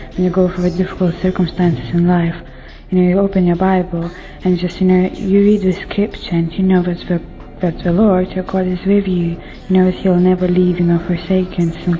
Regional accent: Lithuania; and I'm originally from Lithuania and I'm 27 years old.

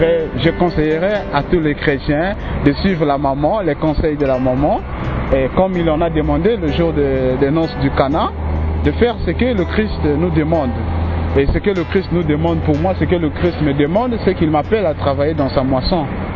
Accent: Republic of the Congo; je viens du Congo Brazzaville, je suis séminariste.

